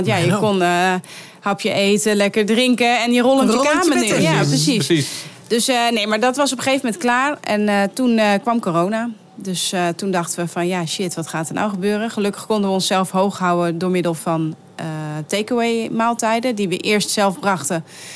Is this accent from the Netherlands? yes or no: yes; Utrecht, Netherlands; Maar ik kom zelf uit Utrecht